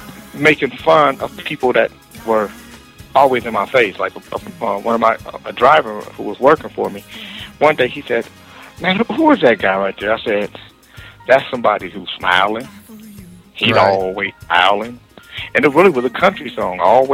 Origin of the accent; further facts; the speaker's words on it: California, United States; also born or lived in Anchorage; I came from Alaska, from Anchorage, Alaska. I grew up in California